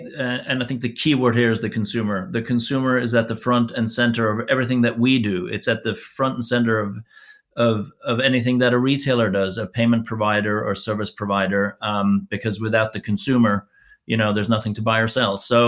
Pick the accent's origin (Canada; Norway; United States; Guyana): Norway; accent: American; Despite my American accent, I'm actually Norwegian.